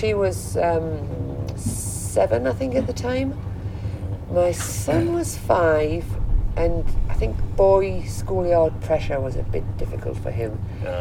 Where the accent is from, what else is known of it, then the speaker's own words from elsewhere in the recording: Newcastle upon Tyne, North East England, United Kingdom; Like, I come from Newcastle. That's my cultural background. I'm a Geordie. It doesn't matter where I live.